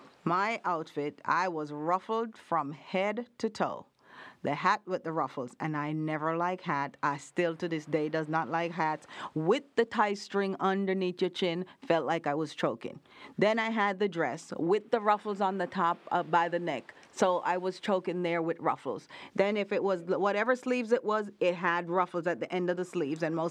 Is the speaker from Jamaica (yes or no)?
yes; Jamaica; I just remember growing up in Jamaica, having Easter was one of those special holidays.